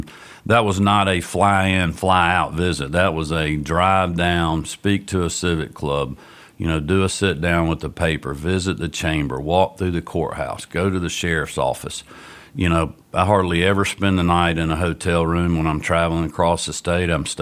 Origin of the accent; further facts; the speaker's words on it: Athens, Georgia, United States; Well, I'm from God's country, Athens, Georgia. Most people around the state know where that fine town is. I've been there basically my whole life. My mom was from there.